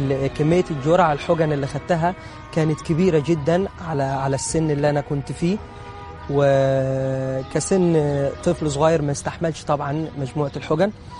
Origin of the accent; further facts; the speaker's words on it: Minya Governorate, Egypt; أهلي ودوني لدكتورة معينة عندنا في المنيا